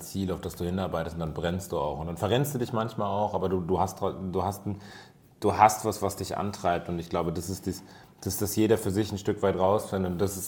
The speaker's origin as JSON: {"language": "German", "town": "Düsseldorf", "region": "North Rhine-Westphalia", "country": "Germany", "tie": "born or raised there", "said": "Ich bin hier groß geworden, ich bin in Oberbilk aufgewachsen so"}